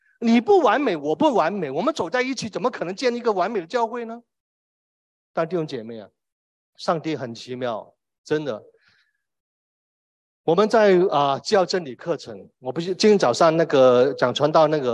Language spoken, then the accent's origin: Chinese; Hong Kong; 我是香港的，